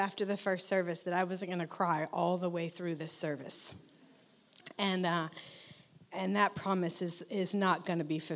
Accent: Oklahoma, United States; I grew up in Oklahoma, and I don't know if you have been there, but it's flat.

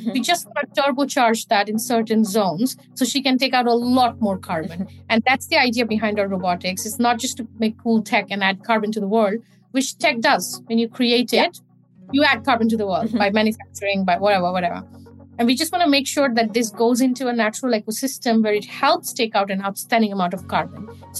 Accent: India; now in United Kingdom; I grew up in East India.

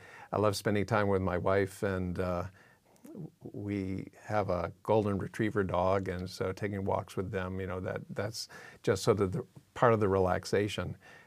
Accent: Massachusetts, United States; born there; I was born in Massachusetts, and we have a little house out on Cape Cod. It might sound crazy that we live in California

